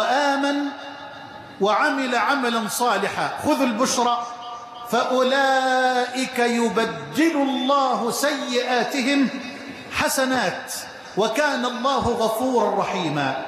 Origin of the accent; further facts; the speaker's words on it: Egypt; اللهم اجعل بلدنا مصر أمنا أمانا سخاء رخاء